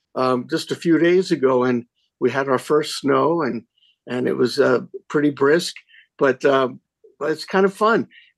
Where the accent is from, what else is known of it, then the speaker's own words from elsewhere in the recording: New York, United States; And I grew up in New York, so I grew up with winters.